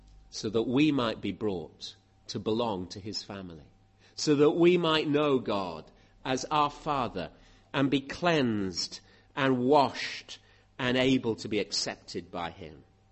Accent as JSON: {"language": "English", "town": "Bath", "region": "South West England", "country": "United Kingdom", "said": "I'm from Bath. You're probably from all sorts of other places."}